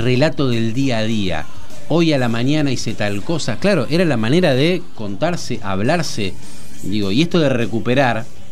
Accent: Argentina; now in Buenos Aires, Argentina; Yo me vine a Buenos Aires a estudiar sin mail.

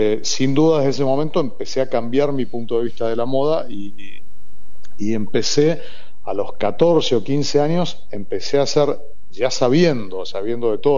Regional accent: Buenos Aires, Argentina; born there; Yo nací aquí en Capital, nací en el Centro Gallego, ahí en Pascu y Urbano.

